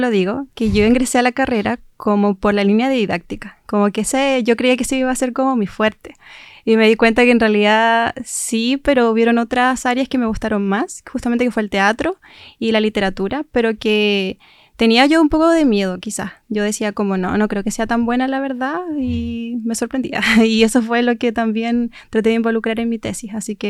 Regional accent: Osorno, Los Lagos, Chile; Bueno, yo soy de acá de Osorno, de esta ciudad.

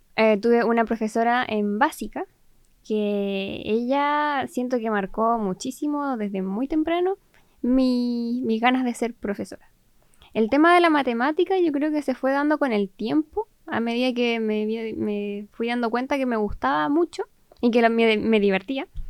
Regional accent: Osorno, Los Lagos, Chile; Bueno, yo soy de Osorno toda la vida, tengo a familia en La Unión también, pero principalmente mi vida la he hecho acá en Osorno

